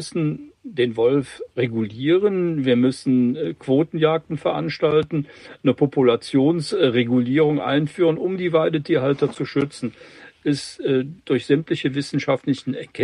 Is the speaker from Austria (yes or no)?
no; Spain; also born or lived in France; ich spreche Französisch kaum schlechter als Deutsch, Spanisch übrigens auch, weil ich einen Großteil meiner Kindheit und Jugend in Spanien und in Frankreich verbracht habe.